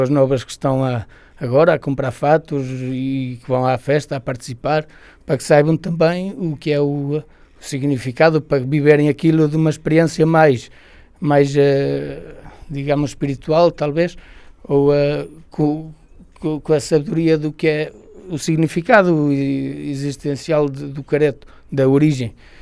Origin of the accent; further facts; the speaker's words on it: Podence, Bragança, Portugal; sou sempre primeiro a dizer, sou de Pudense, capaz de pegar no telemóvel e mostrar-lhe onde é que fica